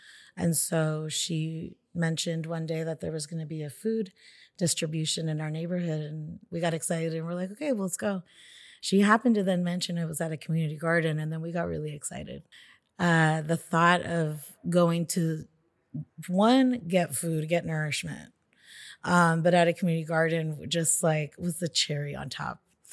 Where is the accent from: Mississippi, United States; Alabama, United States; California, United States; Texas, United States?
California, United States; San Diego; I was born and raised in San Diego.